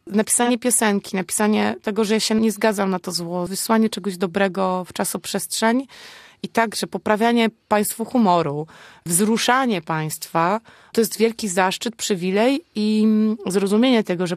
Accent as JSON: {"language": "Polish", "town": "Poznań", "region": "Greater Poland Voivodeship", "country": "Poland", "said": "jestem poznanianką"}